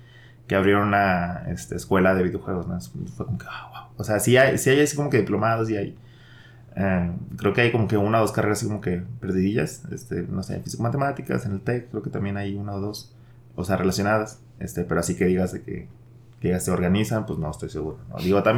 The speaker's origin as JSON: {"language": "Spanish", "town": "Monterrey", "region": "Nuevo León", "country": "Mexico", "tie": "born or raised there", "said": "Yo vengo de Monterrey y he vivido toda mi vida en Monterrey."}